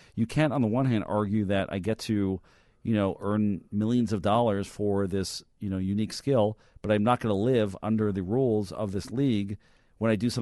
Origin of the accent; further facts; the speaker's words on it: Montreal, Quebec, Canada; I remember back in the day when Andre Dawson left my hometown team, the Expos, went to the Cubs.